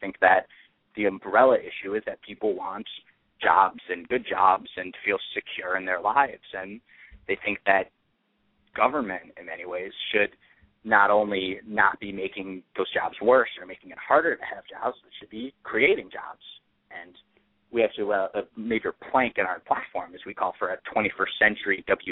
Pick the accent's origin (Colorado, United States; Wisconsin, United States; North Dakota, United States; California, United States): Wisconsin, United States; Milwaukee; Well, I grew up in Milwaukee. I was graduated from the University of Wisconsin-Madison in 2009.